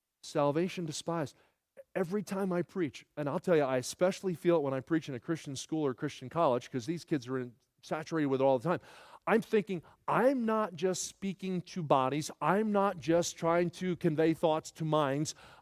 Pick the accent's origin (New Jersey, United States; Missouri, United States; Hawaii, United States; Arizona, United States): New Jersey, United States; Sewell; I grew up in the next town. My dad grew up in Pittman. I was raised in Sewell, the next town over.